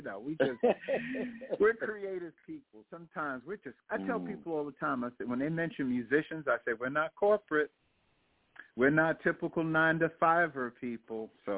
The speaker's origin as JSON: {"language": "English", "region": "New York", "country": "United States", "said": "sometimes people ask me, where am I from? And I say, you know, I'm from New York."}